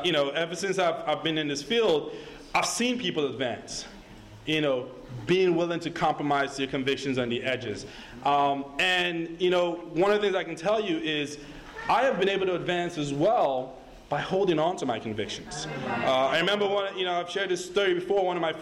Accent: Nigeria; I grew up in Nigeria. Trust me, everything I have here is all gravy.

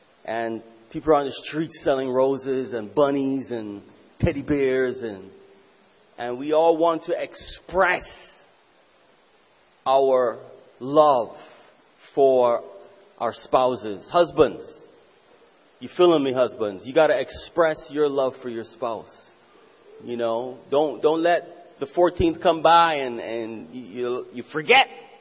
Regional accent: Jamaica; Now, I grew up in Jamaica.

